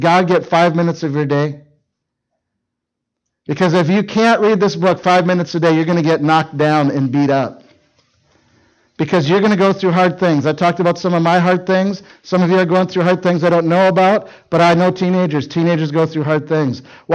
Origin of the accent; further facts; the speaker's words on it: Minnesota, United States; But where I grew up in Minnesota, we had lots of lakes, lots of docks.